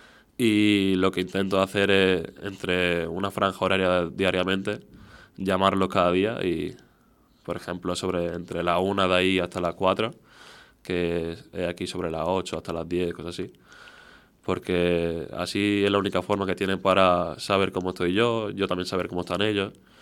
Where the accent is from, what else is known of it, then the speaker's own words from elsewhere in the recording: Lucena, Andalusia, Spain; now in United States; Pues yo cuento, de hecho yo digo que soy de España, soy de un pueblo de aquí de Córdoba, de Lucena.